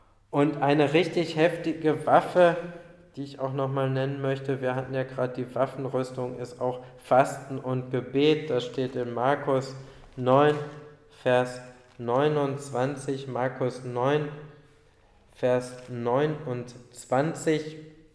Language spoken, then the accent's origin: German; Germany; weil ich bin kein Türke, ich bin Deutscher und ich bin Gast in diesem Land.